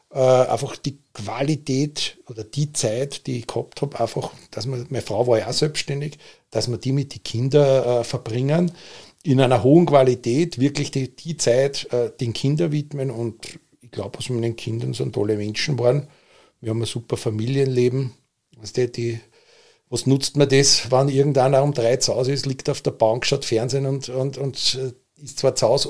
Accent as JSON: {"language": "German", "region": "Vienna", "country": "Austria", "tie": "born or raised there", "said": "geboren bin ich in Wien. Ich habe die Kindheit auch in Wien, am Stadtrand von Wien, genau."}